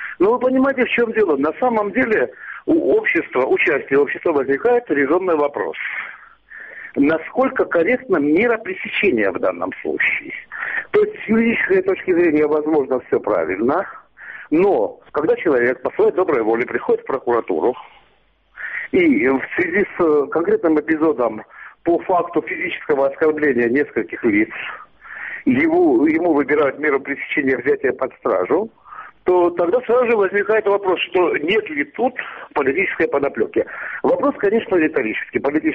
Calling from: Tbilisi, Georgia; Я только тоже из Тбилиси.

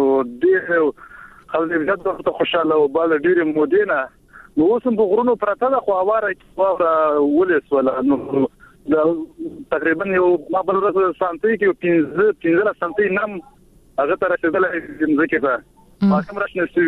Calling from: Baghlan, Afghanistan; ما د بغلان نه کېلګي سیمه

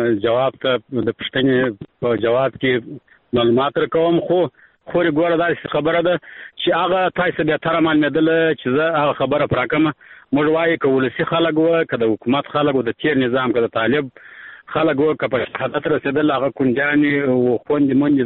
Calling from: Arghandab, Kandahar, Afghanistan; لکندار ولایت ارغنداول سوالیسه د ټلیفون په کرښه خورې

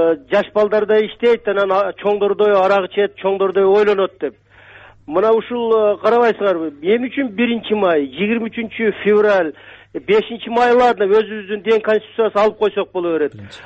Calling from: Bishkek, Kyrgyzstan; мен Бишкектенмин

